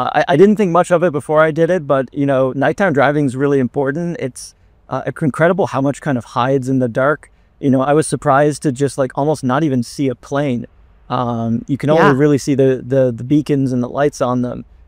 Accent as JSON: {"language": "English", "region": "Newfoundland and Labrador", "country": "Canada", "tie": "born or raised there", "lives_now": "Ottawa, Canada", "said": "I'm from Newfoundland, Canada, which notoriously gets a lot of snow, a lot of fog, a lot of these adverse weathers that I've grown up with."}